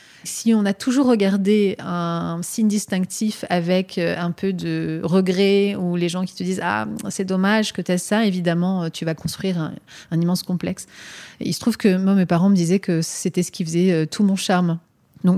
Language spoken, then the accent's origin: French; Normandy, France; Mon enfance, j'ai grandi en Normandie, comme je le disais, et à la campagne.